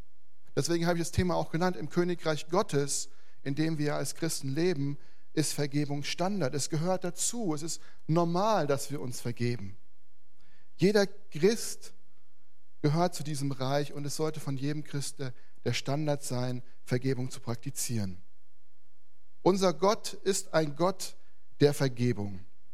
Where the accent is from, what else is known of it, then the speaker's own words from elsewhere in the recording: Velbert, North Rhine-Westphalia, Germany; Ich komme aus Velbert, aus der Gemeinde, wo auch die Velberter Mission herkommt.